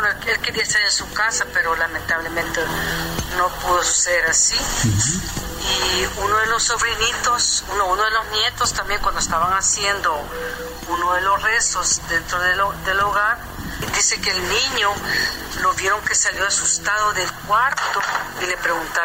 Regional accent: El Salvador; now in Tampa, United States; yo soy originaria de El Salvador.

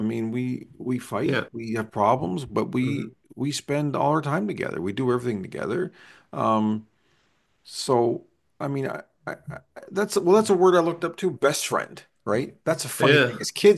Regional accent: Moncton, New Brunswick, Canada; also born or lived in Truro, Canada; when I moved from Truro, Nova Scotia to Moncton, New Brunswick when I was in grade two.

